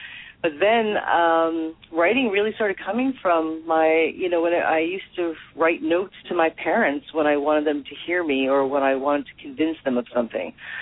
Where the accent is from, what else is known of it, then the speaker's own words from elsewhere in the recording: New York City, New York, United States; Okay, well, I was raised in the Bronx, New York, which, even though it's part of New York City, it was very small town feel.